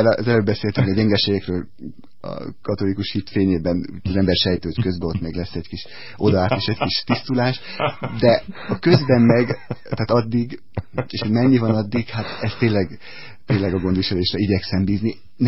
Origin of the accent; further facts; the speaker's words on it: Szombathely, Vas, Hungary; now in Budapest, Hungary; aztán egy szombathelyi plébánián plébános, ahol egyébként kereszteltek, tehát gyerekkoromban nagyszüleim ott laktak